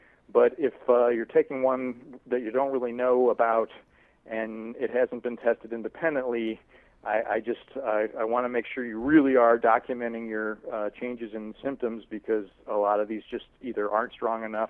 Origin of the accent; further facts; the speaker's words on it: St. Louis, Missouri, United States; A lot of folks know I'm from St. Louis. I grew up not far from there.